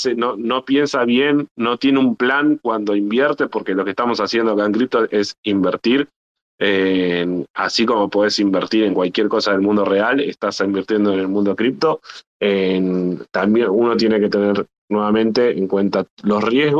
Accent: Argentina; yo veo desde el punto de vista acá de como argentino

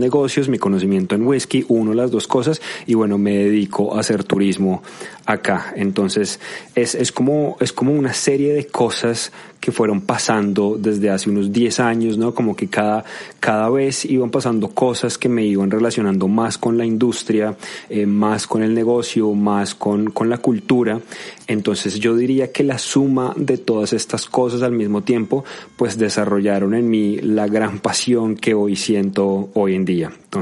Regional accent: Colombia; creo que ya se habrán dado cuenta que soy colombiano. En mi país, la forma en la que todo el mundo toma whisky es con hielo.

